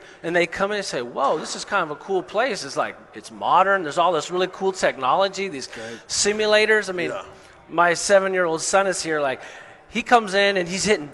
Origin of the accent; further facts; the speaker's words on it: Seattle, Washington, United States; I'm from Seattle, man. You don't golf in the rain, you ain't golfing.